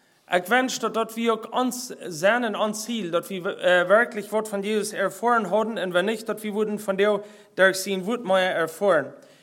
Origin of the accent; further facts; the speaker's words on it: Mexico; Bei uns in Mexiko ist es so, dass wir können im Vorjahr einmal in Stadt nicht kommen können